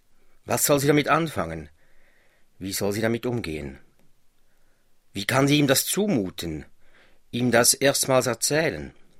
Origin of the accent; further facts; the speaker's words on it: Central Switzerland, Switzerland; einer der beiden Maria-Feiertage in der Zentralschweiz, da wo ich herkomme.